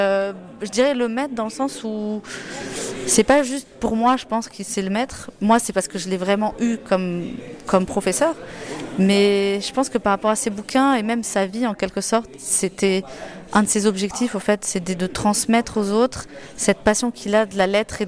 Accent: Portugal; French is a second language; moved away as an adult; now in France; En fait, moi, je suis portugaise. En fait, j'ai fini mes études au Portugal.

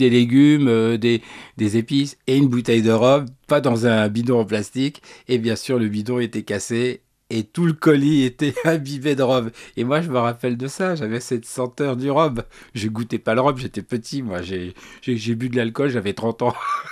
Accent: Paris, Île-de-France, France; born there; Bah, moi je suis né à Paris, donc j'ai suivi le processus normal d'une personne qui est née dans son pays, quoi, voilà.

